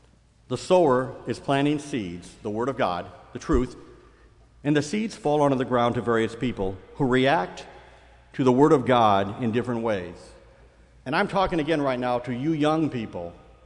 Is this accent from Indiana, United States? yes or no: yes; Elkhart, Indiana, United States; I grew up in the Elkhart, Indiana church, if anybody's there.